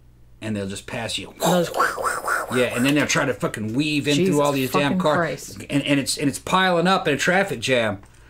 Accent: Brazil; now in United States; And growing up in Brazil, I'm like, that's a Brazilian.

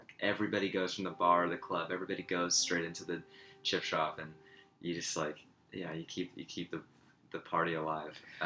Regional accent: England, United Kingdom; it's hard for me to enjoy fish and chips anywhere because I'm from England, man.

